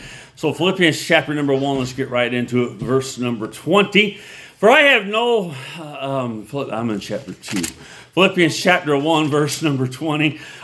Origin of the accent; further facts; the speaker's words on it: Rockford, Illinois, United States; And my dad was a pastor, so I was a PK growing up in Rockford, Illinois, where I was raised. They were from Arkansas. My dad was from Arkansas. My mom was from Kentucky.